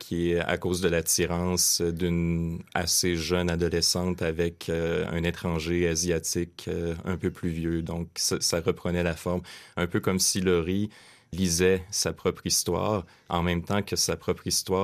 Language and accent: French; Baie-Comeau, Quebec, Canada; le décor de ma région natale, la Côte-Nord. Je suis né à Baie-Comeau, une ville de 25 000 habitants à peu près.